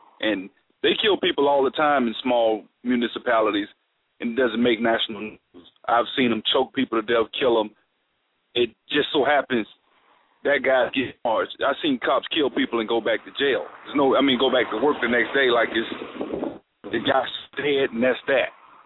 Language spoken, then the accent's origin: English; the South, United States; and I'm from the South, but we're both black.